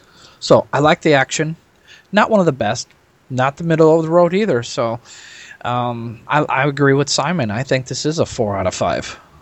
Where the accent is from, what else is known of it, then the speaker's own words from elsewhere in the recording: Nebraska, United States; from Nebraska.